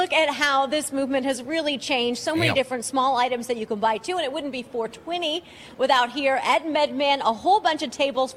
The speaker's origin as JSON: {"language": "English", "region": "Kansas", "country": "United States", "tie": "born or raised there", "said": "I grew up in Kansas. You can't even buy liquor."}